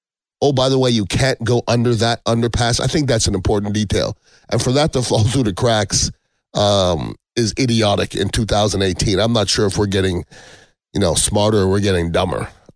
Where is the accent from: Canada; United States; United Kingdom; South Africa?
Canada; If anybody knows, I am Canadian. I think I have to preface by saying that.